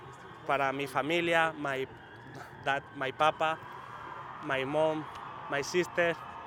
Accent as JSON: {"language": "English", "country": "Spain", "said": "from Spain. The race is good."}